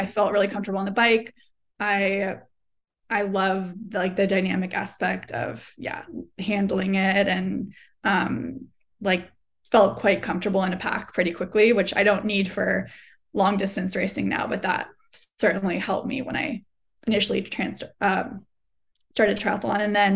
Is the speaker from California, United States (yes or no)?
yes; Davis, California, United States; So I grew up on a bike. I'm from Davis, California, which is Bike Town, USA. So that's just how I got around town as a kid.